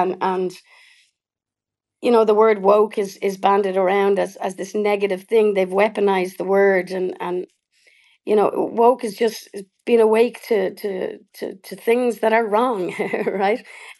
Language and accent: English; Ireland; also born or lived in Canada; now in Australia; But I was away from Ireland and indeed Europe for so long because I lived, 20 years in Canada, and so my audiences grew quite vastly in Canada and here in Australia